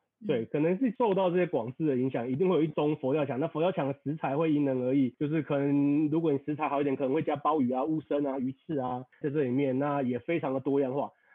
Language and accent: Chinese; Taiwan; 对，我虽然是做西餐的，不过我也台湾人嘛，从小在台湾吃的年菜也是吃的不少。